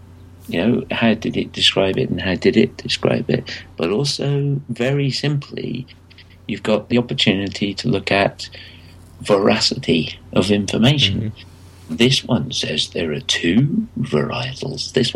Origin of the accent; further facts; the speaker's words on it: England, United Kingdom; I think Again But Slower is named after how we as English people speak other people's languages and louder.